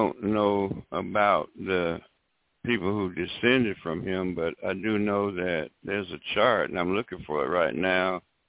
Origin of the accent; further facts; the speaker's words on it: the South, United States; when I was growing up in the South, she would be considered a Negro or a colored woman.